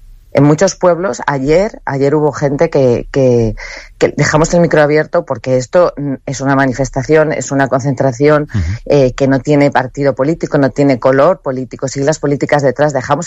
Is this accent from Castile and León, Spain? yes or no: yes; La Bañeza, Castile and León, Spain; now in Madrid, Spain; paso la mayor parte del año en Madrid y otra buena parte del año en mi pueblo, en La Bañeza. Y hemos visto cómo se quemaba todos los paisajes de nuestra infancia.